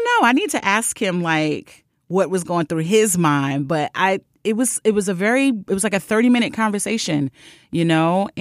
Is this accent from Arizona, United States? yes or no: no; Brooklyn, New York, United States; I was one of those kids growing up in Brooklyn, like the minute I knew Spike had a production office on DeKalb, I would stalk it